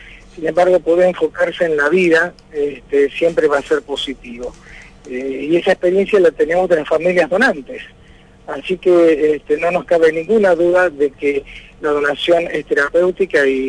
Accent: Argentina; como argentinos somos donantes

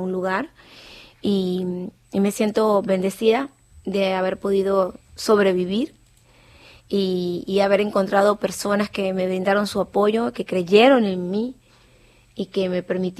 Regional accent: Venezuela; born there; yo soy afrolatina, nací en Venezuela, crecí en una familia de jazz, soul, rhythm and blues

